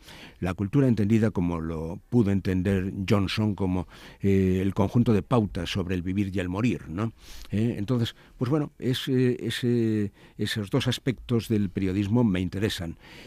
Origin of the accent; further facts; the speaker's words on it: Basque Country, Spain; Sí, bueno, soy vasco